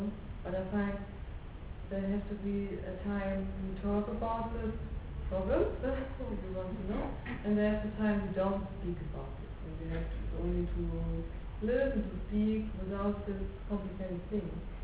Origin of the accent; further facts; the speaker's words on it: Germany; I'm from Germany. I'm half Indian, half German. And I'm here for 10 days.